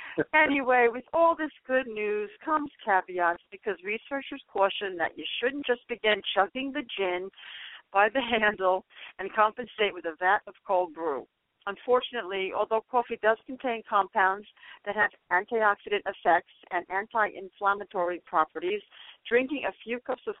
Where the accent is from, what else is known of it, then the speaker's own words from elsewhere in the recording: Cranford, New Jersey, United States; They opened a Starbucks in my hometown of Cranford, New Jersey, and it is mobbed constantly.